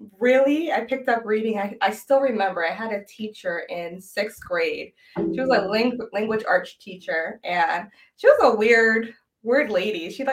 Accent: New Jersey, United States; accent: Jersey; So here, so, you know, sometimes you hear my Jersey accent.

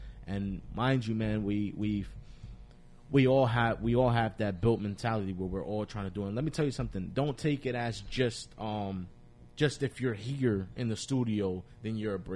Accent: Paterson, New Jersey, United States; So it's like we're from Patterson, and we

